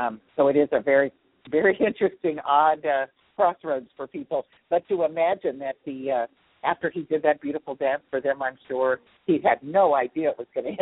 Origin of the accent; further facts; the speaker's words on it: St. Louis, Missouri, United States; born there; I love St. Louis. It's my home, but I can't leave because I was born here.